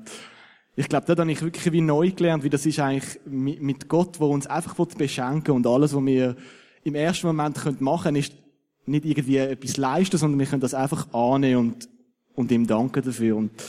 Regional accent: Switzerland; Ich so als Schweizer, also einer der reichsten Länder der Welt

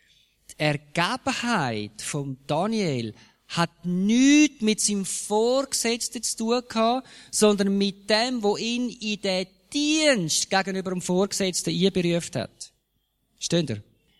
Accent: Zurich, Switzerland; ich bin im Kanton Zürich aufgewachsen und das hat für die Jugendlichen nichts gehabt in Zürich.

